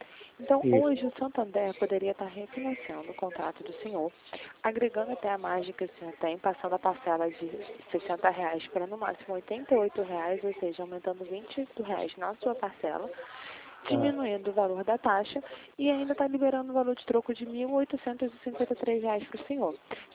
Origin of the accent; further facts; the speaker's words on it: Rio de Janeiro, Brazil; Sou do Rio de Janeiro, fico na Central do Santander, tá bom?